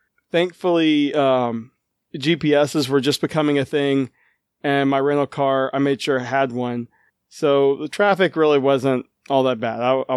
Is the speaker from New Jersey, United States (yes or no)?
no; Memphis, Tennessee, United States; Growing up in Memphis, Tennessee, most people were either Braves fans or Cardinal fans.